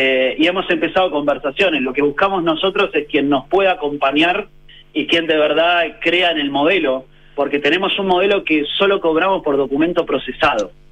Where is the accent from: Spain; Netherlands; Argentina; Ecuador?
Argentina; now in Chile; Me nota todavía lo argentino. Hace 4 años que llegamos a Chile